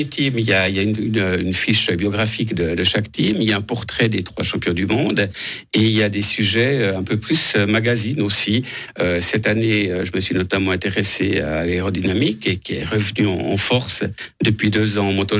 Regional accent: Valangin, Neuchâtel, Switzerland; born there; moi je suis né à Valangin.

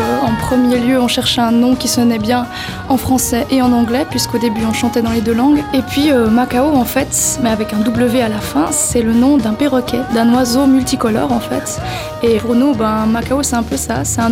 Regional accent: Switzerland; On est suisse, on parle français

